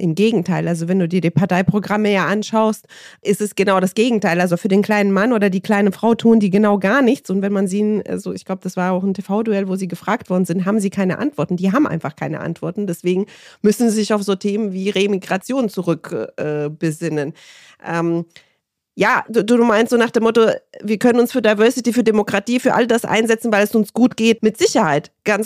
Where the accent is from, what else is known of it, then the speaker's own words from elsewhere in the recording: Romania; Ich bin ja in Rumänien groß geworden und während der Diktatur.